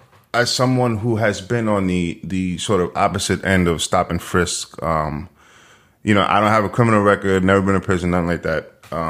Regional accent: New York City, New York, United States; And so growing up in New York, right? Growing up in the inner city, I didn't grow up poor or anything like that, but you know, the poor neighborhoods in Manhattan

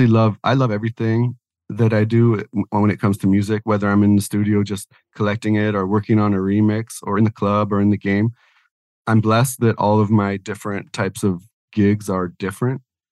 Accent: Niagara, Ontario, Canada; I was from Niagara, of course, and I used to come up to Niagara and spend some time.

